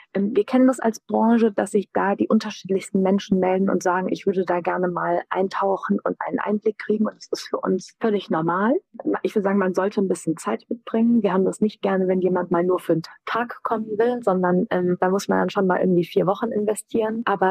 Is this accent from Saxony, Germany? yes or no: no; Rhineland-Palatinate, Germany; empfehle ich als Pfälzerin natürlich Riesling, weil es unsere Heimatrebsorte ist.